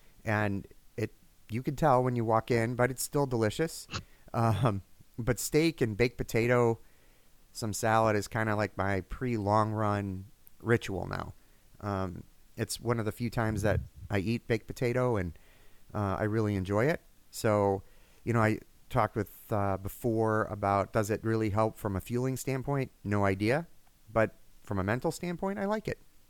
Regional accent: Champaign, Illinois, United States; born, down in Champaign-Urbana.

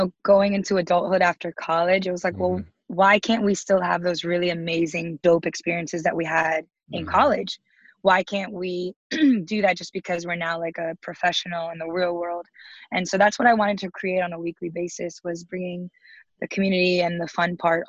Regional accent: Philippines; being a Filipino

